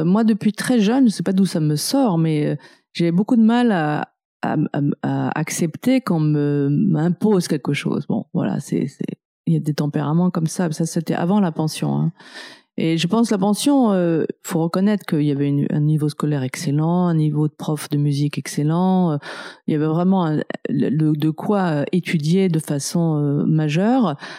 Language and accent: French; Paris, Île-de-France, France; born there; Alors, moi, je suis née à Paris.